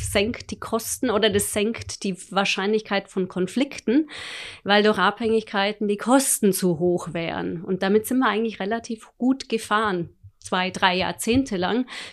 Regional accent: Austria; now in Frankfurt, Germany; Ich bin ursprünglich oder gebürtige Österreicherin, bin jetzt aber seit 25 Jahren in Frankfurt.

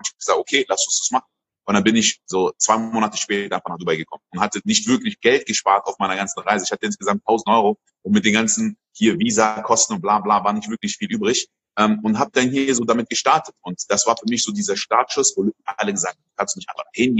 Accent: Côte d’Ivoire; now in Germany; Ich bin in Elfenbeinküste groß geworden, dann nach Deutschland gezogen. Meine Eltern sind sehr viel umgezogen.

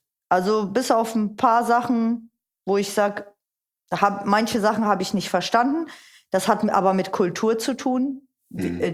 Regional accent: Germany; also born or lived in Turkey; Und wir sind nach Deutschland gekommen als Flüchtlinge. Da war ich 11 Monate alt. Also ich war noch nicht mal ein Jahr alt.

